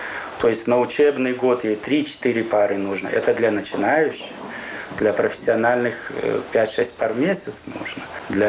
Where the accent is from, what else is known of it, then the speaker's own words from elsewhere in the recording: Ukraine; Я решаю пойти, поскольку я упрямый украинец, по самому трудному пути организовать свое производство.